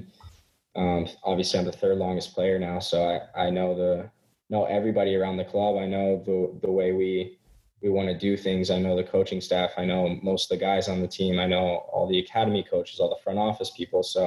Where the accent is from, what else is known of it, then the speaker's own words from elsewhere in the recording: United States; And I'm an American, so I grew up loving the Olympics, obviously.